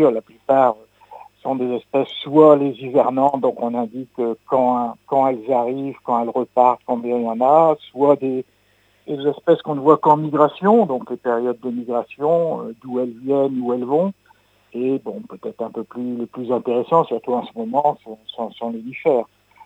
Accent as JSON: {"language": "French", "region": "Hauts-de-France", "country": "France", "said": "qui ont raconté la vie de ces oiseaux chez nous en Picardie."}